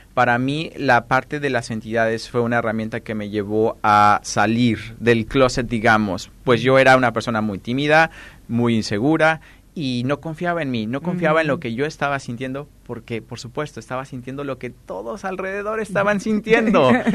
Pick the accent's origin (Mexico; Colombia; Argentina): Mexico; Yo soy de México, y la creencia de la magia negra es muy fuerte todavía.